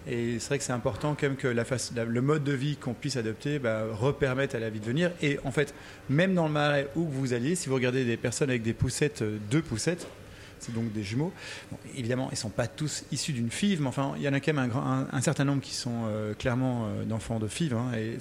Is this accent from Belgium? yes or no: yes; Belgium; now in Paris, France; Oui, je suis un Parisien. Enfin, un Belge à Paris.